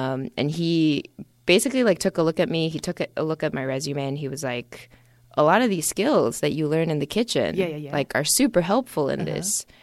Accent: Singapore; Because I grew up in Singapore and science was just part of like the curriculum

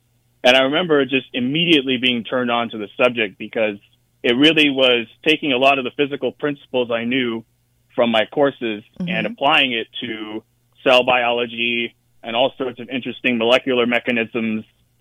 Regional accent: Florida, United States; So I grew up in Florida, so we'd spend a lot of time at the beach and at, springs, swamps, et cetera, that were nearby

